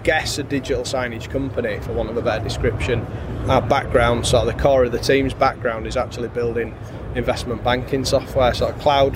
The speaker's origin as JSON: {"language": "English", "region": "the north of England", "country": "United Kingdom", "said": "a lot of Americans think we are from Australia, because we're from the north of England."}